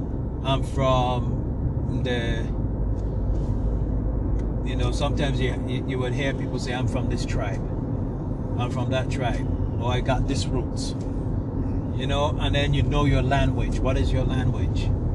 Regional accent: U.S. Virgin Islands; I'm from the Virgin Islands, so okay, I'm a Virgin Islander.

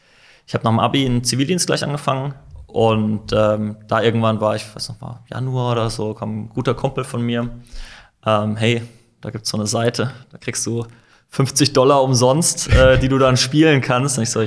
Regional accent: Baden-Württemberg, Germany; Ja, komme mal aus einem schönen Dorf im Schwarzwald, bin ich groß geworden.

